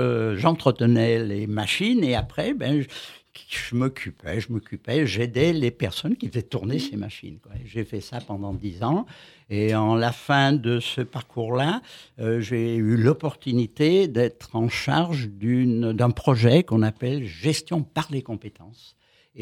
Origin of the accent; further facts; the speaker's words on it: Lyon, Auvergne-Rhône-Alpes, France; moi je suis lyonnais d'origine